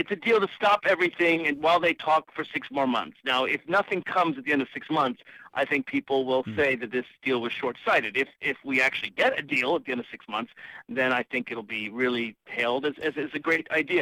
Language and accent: English; Nashville, Tennessee, United States; That's near my hometown of Nashville, Tennessee. That's a couple hours away.